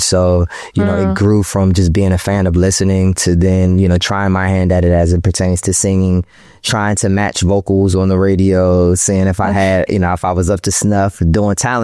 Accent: Washington, District of Columbia, United States; That is tricky because I come from Washington, D.C., you know what I mean? And being very candid, during that time, it was still Chocolate City.

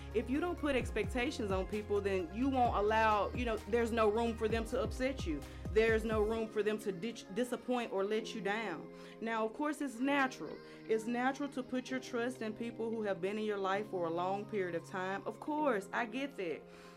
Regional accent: the South, United States; When we hear the phrase, fake it till you make it, as a Southerner, it sends negative energy out because the word fake is used.

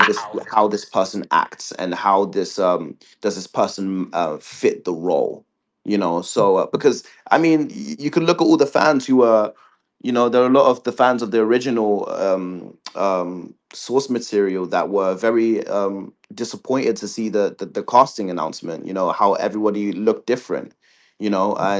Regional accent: Winnipeg, Manitoba, Canada; like I said, I was from Winnipeg, right?

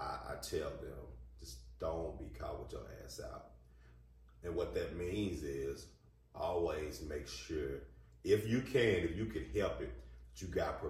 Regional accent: the South, United States; all the years that we've wasted growing up in the Bible Belt South.

